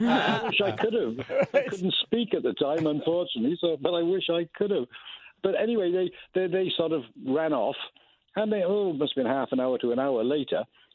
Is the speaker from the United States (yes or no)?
no; United Kingdom; in those days, as a Brit, we didn't need visas, you see.